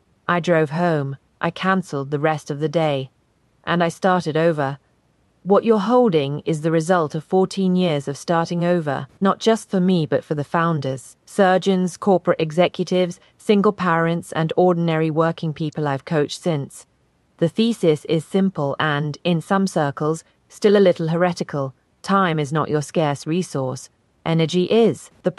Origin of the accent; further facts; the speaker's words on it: Daly City, California, United States; Fourth, I am Filipino-American. My mother raised 4 kids on a nurse's salary in Daly City.